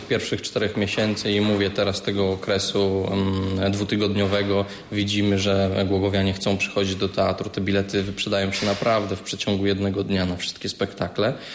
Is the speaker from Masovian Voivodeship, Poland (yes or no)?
no; Jelenia Góra, Lower Silesian Voivodeship, Poland; wychowałem się w teatrze w Jeleniej Górze